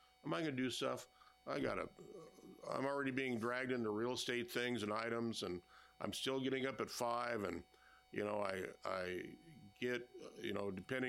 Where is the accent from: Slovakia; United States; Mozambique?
United States; Fairbanks, Alaska; being born and raised in Fairbanks, Alaska